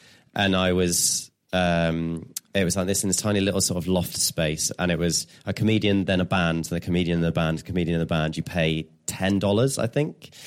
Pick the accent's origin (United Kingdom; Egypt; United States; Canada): United Kingdom; England; I'm English.